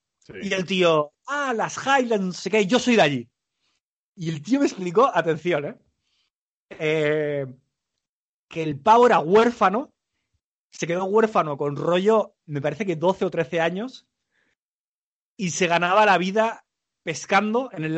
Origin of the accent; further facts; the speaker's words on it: Barcelona, Catalonia, Spain; me pregunta que de dónde era. Y yo, no, soy de Barcelona.